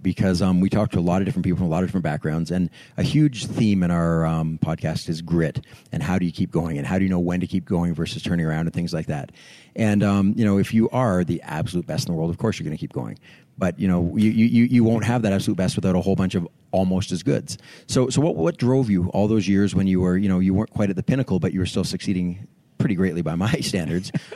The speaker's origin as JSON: {"language": "English", "country": "Canada", "said": "I'm a Canadian, right?"}